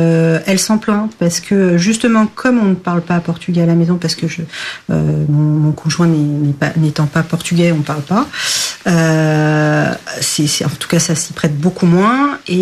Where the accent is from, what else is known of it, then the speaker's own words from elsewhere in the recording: Paris, Île-de-France, France; Par contre, j'ai grandi à Paris